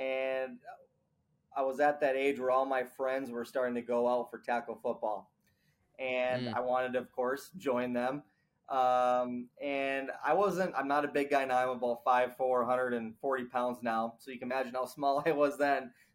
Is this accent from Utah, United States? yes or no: no; Seymour, Wisconsin, United States; I was born in, I grew up in Seymour, Wisconsin. That's my hometown. So I'm a cheesehead Packer fan, and grew up racing there, racing go-karts in Wisconsin, dirt oval go-karts.